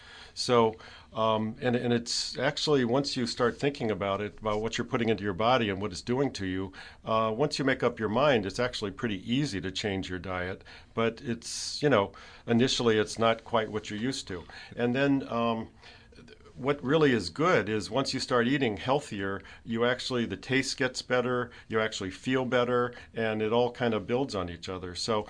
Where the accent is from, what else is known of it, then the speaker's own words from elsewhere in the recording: Illinois, United States; I grew up outside Chicago, so mm-hmm. I was a Midwesterner.